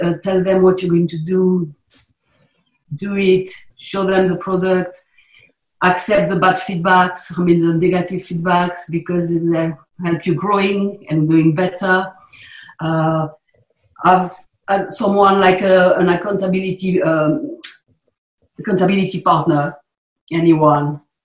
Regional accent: South East England, United Kingdom; But I'm a boy from the South Downs, born and bred

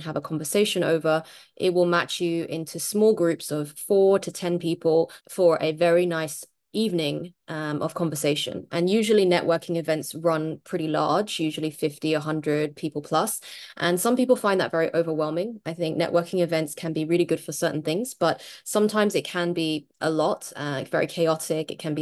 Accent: London, United Kingdom; moved away as an adult; now in South Korea; I am British Chinese. I was born and raised in London and my whole life lived in England and moved to South Korea 4 years ago.

